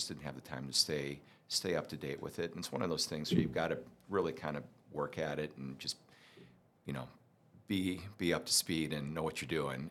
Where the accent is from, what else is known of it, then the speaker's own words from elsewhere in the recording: Arlington Heights, Illinois, United States; Grew up outside of Chicago in a town called Arlington Heights, which is a northwest suburb of Illinois.